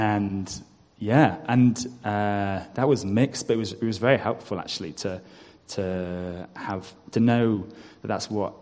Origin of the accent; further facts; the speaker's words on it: Scotland, United Kingdom; also born or lived in Isle of Man; now in Leeds, United Kingdom; I'm from Scotland, but lived in the Isle of Man for most of my life. I moved to Leeds in September to begin work as a civil engineer